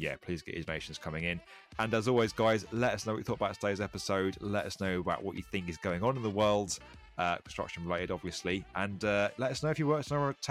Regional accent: Toronto, Ontario, Canada; I am from the Greater Toronto area

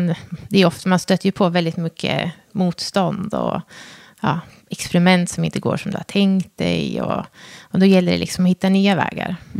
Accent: Hudiksvall, Gävleborg County, Sweden; Jag är ju född och uppvuxen i Hudiksvall i min familj med mamma och pappa och en storebror.

